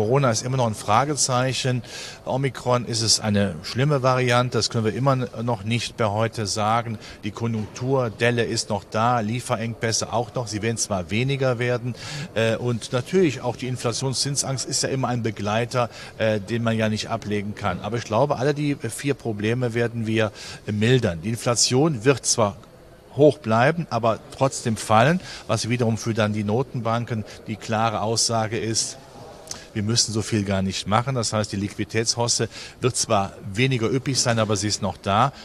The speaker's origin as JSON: {"language": "German", "country": "Germany", "said": "Wir sind ja Deutsche, wir haben ja schon das Stabilitätsgehen mit der Muttermilch aufgenommen."}